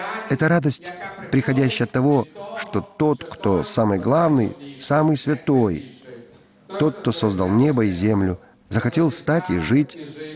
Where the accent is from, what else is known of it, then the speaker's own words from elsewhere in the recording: Kyiv, Ukraine; много лет я киевлянка